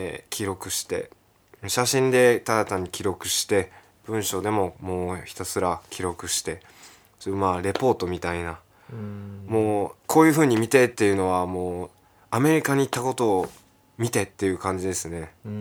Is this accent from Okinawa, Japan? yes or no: no; Osaka, Japan; 僕の地元の弁天町と、テキサス、